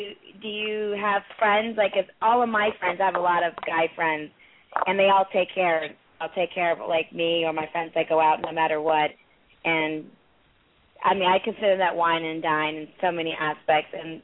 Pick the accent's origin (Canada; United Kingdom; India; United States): India; He sounds like it's like an Indian name, because I'm from India. Like, that sounds so Indian.